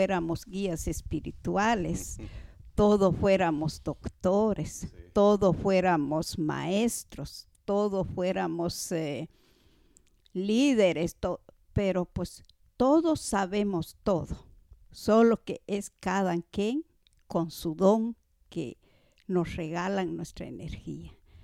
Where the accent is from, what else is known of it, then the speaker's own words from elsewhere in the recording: Quiché, Guatemala; now in Rabinal, Guatemala; Yo soy maya quiché. Crecí, viví, trabajé en el área quiché. Posteriormente emigré para Rabinal Baja Verapaz, donde hoy ahí vivo. Soy guía espiritual